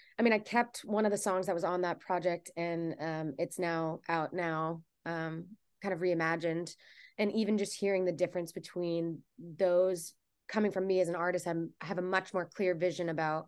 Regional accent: Texas, United States; And so I absolutely think growing up in Texas and listening to that music from a young age has definitely impacted how I make my kind of country soul music.

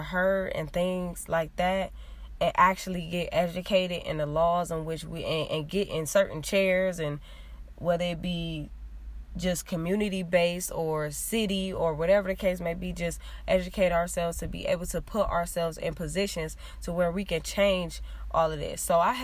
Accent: Cleveland, Ohio, United States; I'm from Cleveland or whatever

